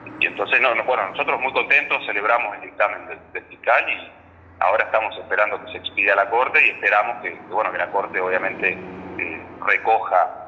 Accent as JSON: {"language": "Spanish", "town": "Rauch", "region": "Buenos Aires Province", "country": "Argentina", "said": "yo como soy de Rauch, por ahí tengo más conocimiento de allá"}